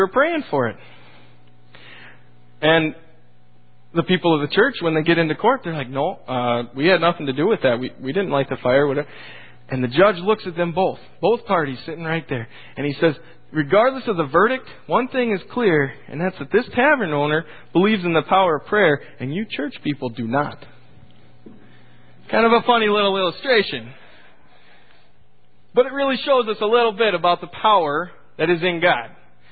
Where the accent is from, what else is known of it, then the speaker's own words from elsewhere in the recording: McGregor, United States; I come from McGregor, so I would definitely attend one of these churches.